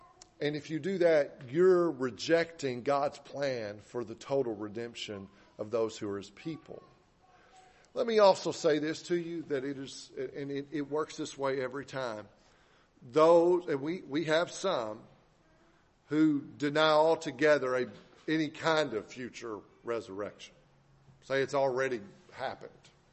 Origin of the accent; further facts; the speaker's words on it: Arkansas, United States; Now, I'm from Arkansas, but I may be a little slow, but I can get that one.